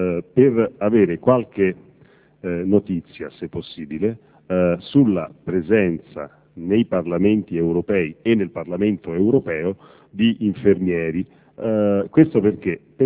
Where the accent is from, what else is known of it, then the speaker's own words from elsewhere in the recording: Florence, Tuscany, Italy; vengo da Firenze.